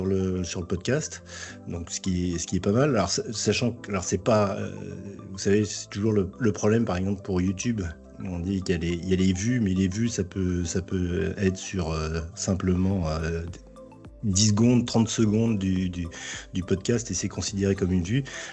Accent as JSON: {"language": "French", "country": "Belgium", "said": "En tant que Belge"}